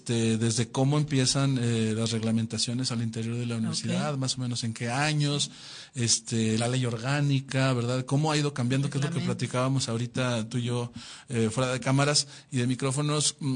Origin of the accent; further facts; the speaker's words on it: Durango, Mexico; hasta nosotros mismos que somos de Durango